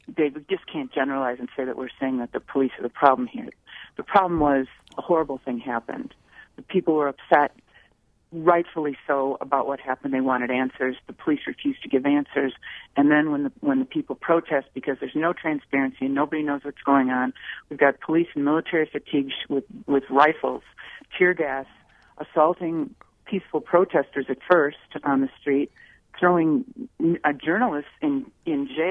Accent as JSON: {"language": "English", "town": "Chicago", "region": "Illinois", "country": "United States", "tie": "born or raised there", "said": "You know, I grew up in Chicago, and I understand a bit about what can happen when police get out of control."}